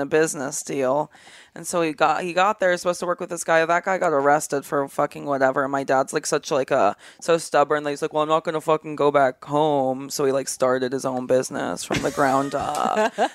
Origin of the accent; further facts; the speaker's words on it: Hawaii, United States; I grew up on Kauai, so like the smallest one, which made it even weirder.